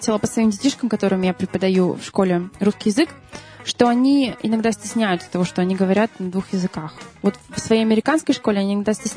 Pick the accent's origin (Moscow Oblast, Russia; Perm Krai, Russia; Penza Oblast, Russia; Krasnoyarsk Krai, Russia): Perm Krai, Russia; Perm; moved away; потому что я не из Питера, я из Перми приехала сюда.